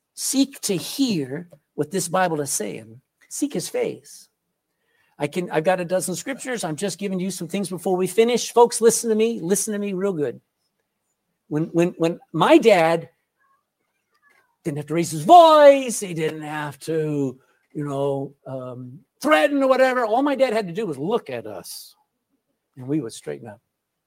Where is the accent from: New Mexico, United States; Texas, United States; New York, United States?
Texas, United States; There's some weirdos, you know, weirdos in Texas, I'm from Texas, who think they can control the weather.